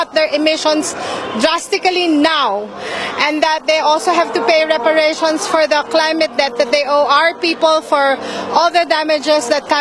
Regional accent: Philippines; I'm from the Philippines

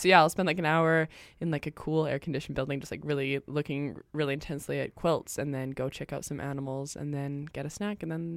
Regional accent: Calgary, Alberta, Canada; I'm from the mystical land of Calgary.

